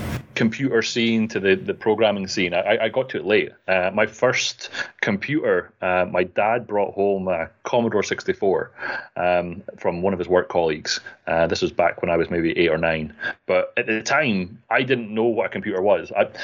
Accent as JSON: {"language": "English", "region": "Scotland", "country": "United Kingdom", "said": "I'm from Scotland."}